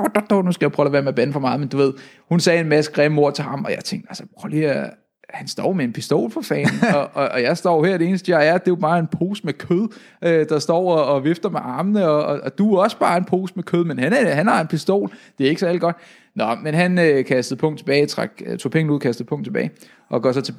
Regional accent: Capital Region of Denmark, Denmark; Jeg er dansker, vokset op i Nordsjælland. Sådan en rimelig standard dude fra Danmark af.

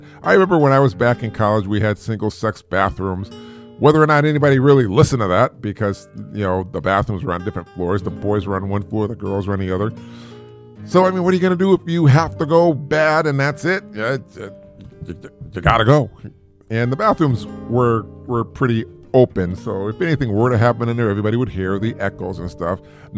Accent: Springfield, United States; born there; And I was born here in Springfield, about 10 houses down from here.

